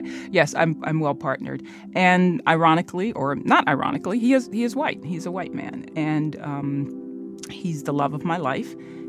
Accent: Memphis, Tennessee, United States; I'm from the South. I grew up in the Memphis.

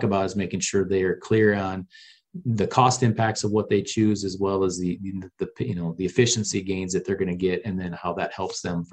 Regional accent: Midwest, United States; I came from the Midwest, and where you've got those really cold winters

